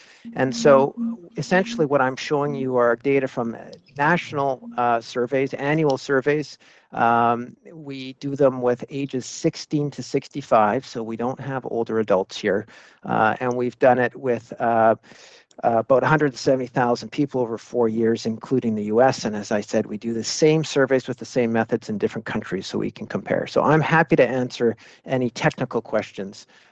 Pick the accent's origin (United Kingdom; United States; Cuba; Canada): Canada; I'm from Canada.